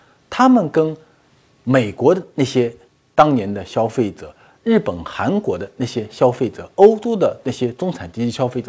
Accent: China; 全部都是我们中国人

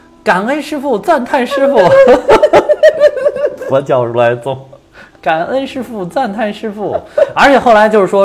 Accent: China

